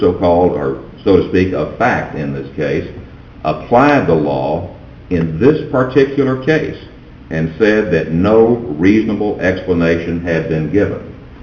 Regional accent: Sinton, Texas, United States; I'm from Sinton.

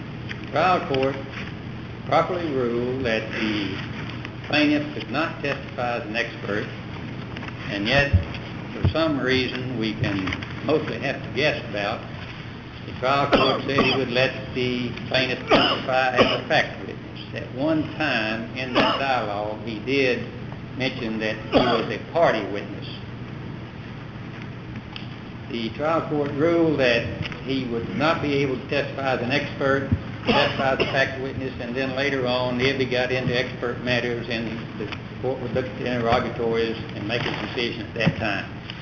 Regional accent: Austin, Texas, United States; Please, the court … from Austin

